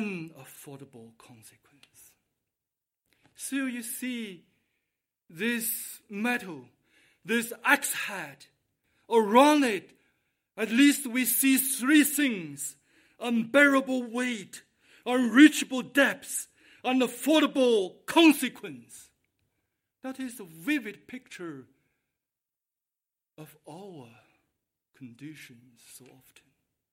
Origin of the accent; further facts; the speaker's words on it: China; now in Canada; I came to Canada from China 24 years ago. I know with me there's many other immigrants.